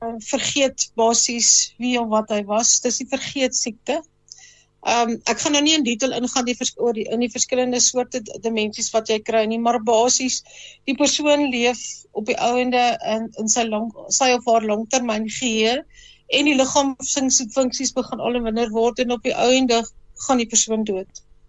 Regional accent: Cradock, Eastern Cape, South Africa; now in Johannesburg, South Africa; Ek is 'n Ooskaapenaar, soos jy, wat in Kraddock groot geword het. Ek is baie trots op my Ooskaapse wortels. Ek was so bietjie in Delmas, maar ek het eindelijk in Kraddock groot geword en ek is 'n oud koffie en ek bly nou al oor die 30 jaar in Johannesburg.

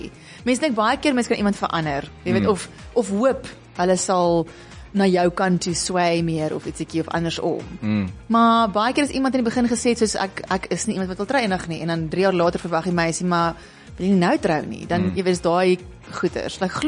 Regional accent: Pretoria, Gauteng, South Africa; ons het in Pretoria waar ek het in Pretoria groot geword. Daar het ek ook lank hier gebly

